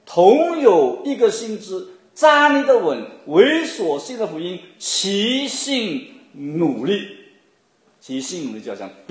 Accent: China; 就是好像我们中国人说百闻不如一见啊

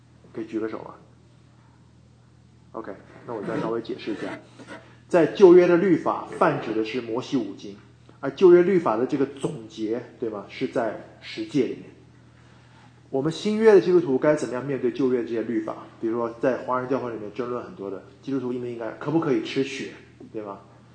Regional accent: Shanghai, China; 我小时候在上海长大，

